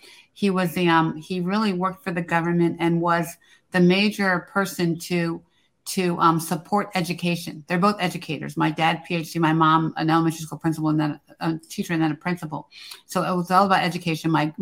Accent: Silver Spring, Maryland, United States; So, you know, I grew up in Silver Spring, Maryland.

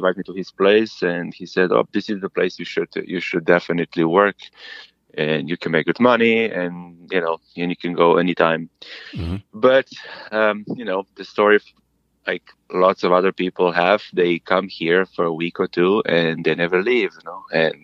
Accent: Slovenia; English is a second language; moved away as an adult; way back, on my way to South America, I stopped here in Whitehorse, and I met a Croatian guy, because I'm from Slovenia.

